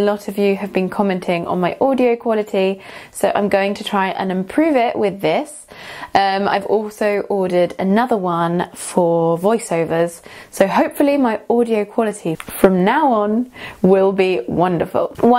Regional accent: United Kingdom; accent: British English; Now, remember that I am speaking British English. So, my pronunciation will be different to an American speaker's pronunciation.

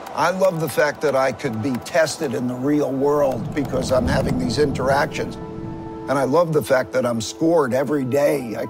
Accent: Long Island, New York, United States; I grew up on Long Island. My neighborhood was a bunch of houses next to each other, pretty small houses. So it was not a big place.

